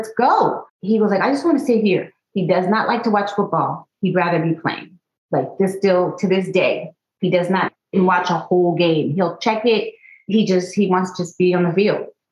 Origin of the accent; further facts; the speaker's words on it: Pittsburgh, Pennsylvania, United States; I'm from Pittsburgh, so that's why I bleed black and gold.